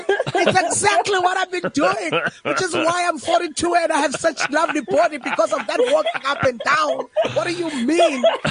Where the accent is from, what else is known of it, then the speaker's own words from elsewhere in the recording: Empangeni, KwaZulu-Natal, South Africa; Mpangeni, anyway.